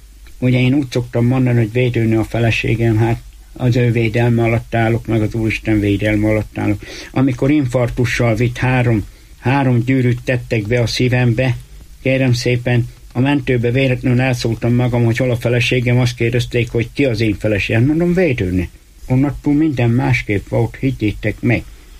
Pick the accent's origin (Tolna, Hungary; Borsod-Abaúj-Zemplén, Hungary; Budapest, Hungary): Borsod-Abaúj-Zemplén, Hungary; Hernádszentandrás; Hernád völgyi gyereke vagyok. Szent Andráson születtem, egy kis koromtól nagy koromig benne fölcseperedtem.